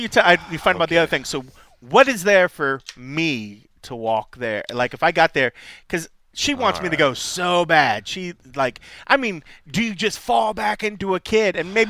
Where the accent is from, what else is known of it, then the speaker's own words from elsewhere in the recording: Ohio, United States; I mean, I grew up in Ohio where we have that's the thing, the cost.